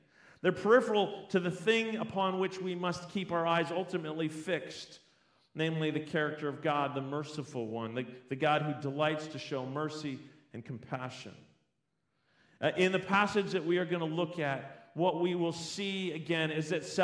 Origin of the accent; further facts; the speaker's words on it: St. Catharines, Ontario, Canada; I remember when I was learning to drive back in Ontario. I grew up in St. Catharines